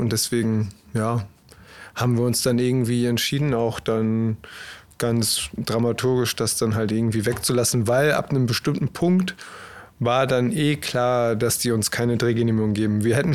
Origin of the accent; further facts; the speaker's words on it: Germany; now in United States; Wir sind Deutsche, wir kommen aus Deutschland, wir sind in Amerika, wir sind zudem in the Deep South